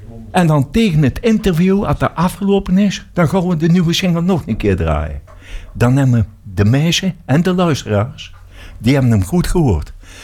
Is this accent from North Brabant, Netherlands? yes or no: yes; North Brabant, Netherlands; Wij zouden zeggen niet bij ons in Brabant.